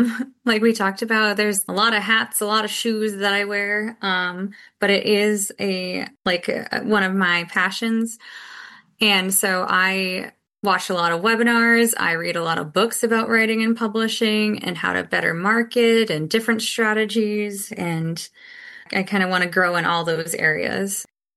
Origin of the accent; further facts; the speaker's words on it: Boston, Massachusetts, United States; Wicked is because I'm from Boston